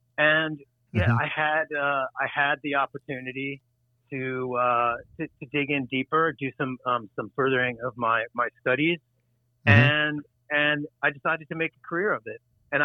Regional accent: New York, United States; I grew up in the Bronx, and I went to the Bronx High School of Science

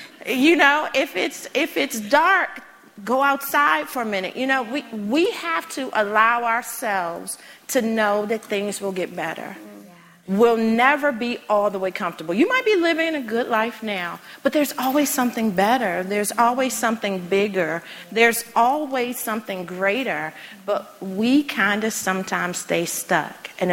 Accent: Washington, District of Columbia, United States; So growing up in the District of Columbia, being in D.C., we always tease all the time that you have a good government job.

